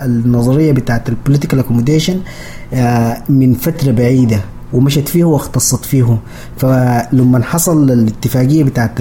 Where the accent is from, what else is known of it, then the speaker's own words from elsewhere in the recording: Sudan; إحنا بس سودانيين